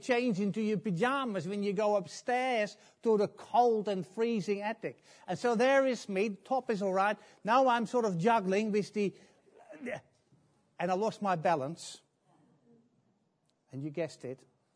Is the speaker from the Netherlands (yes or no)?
yes; Netherlands; English is a second language; As you can tell, I come from Holland, you know.